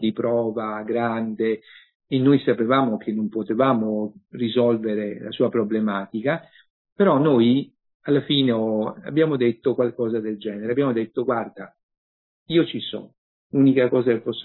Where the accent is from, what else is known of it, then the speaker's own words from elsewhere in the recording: Grottaglie, Apulia, Italy; nel senso che il mio paese è Grottaglie, c'è un grottagliese, nel 1700, gesuita, fra l'altro